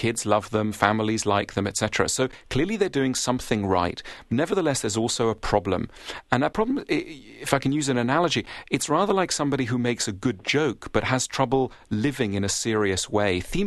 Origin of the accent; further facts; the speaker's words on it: United Kingdom; I'm being British and self-deprecating.